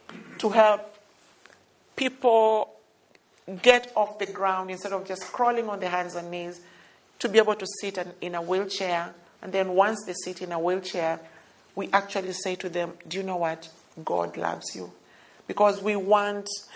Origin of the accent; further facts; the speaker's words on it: Kenya; When I was growing up in Africa, I did not know what sport was, apart from the, you know, the able body runner. You know, Kenya is famous for, you know, for sprinters. And then now we are also famous for